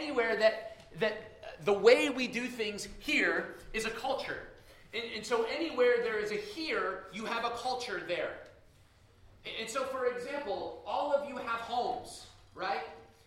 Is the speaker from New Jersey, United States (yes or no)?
yes; New Jersey, United States; But I'm from New Jersey. I'm from northern New Jersey.